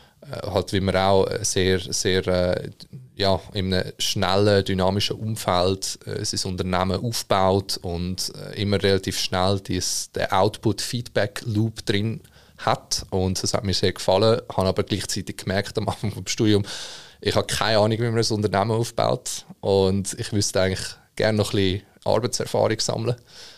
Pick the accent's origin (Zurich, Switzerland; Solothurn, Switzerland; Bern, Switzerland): Zurich, Switzerland; Ich komme ursprünglich aus Zürich